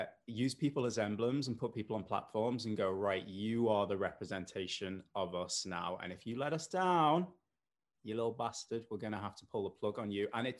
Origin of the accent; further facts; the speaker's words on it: Liverpool, North West England, United Kingdom; accent: Scouse; And despite the accent, I know it's mild. I'm from Liverpool